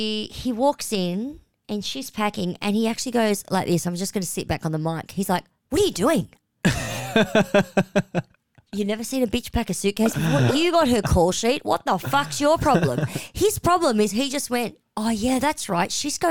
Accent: Australia; She gave your son an Aussie name, which as an Aussie, that's a bad name.

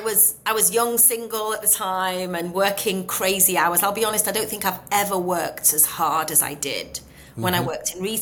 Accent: Leeds, Yorkshire and the Humber, United Kingdom; I was a girl from Leeds, and at 21, you're told these are the keys to the branch

